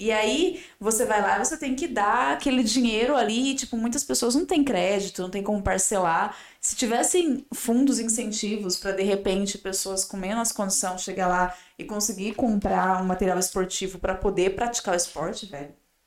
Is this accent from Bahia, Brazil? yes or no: yes; Barreiras, Bahia, Brazil; born there; nasci no Agreste baiano. Eu tô mais perto de Brasília, a minha cidade, do que de Salvador. Pra eu sair de Barreiras, que é a cidade onde eu nasci, até Salvador, são 4 horas e 40.